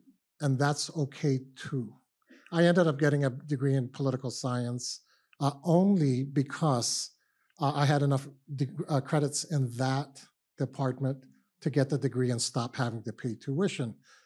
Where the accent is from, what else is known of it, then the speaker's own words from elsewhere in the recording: Guam; My maternal lineage is to Pohnpei Island, but I grew up in Guam.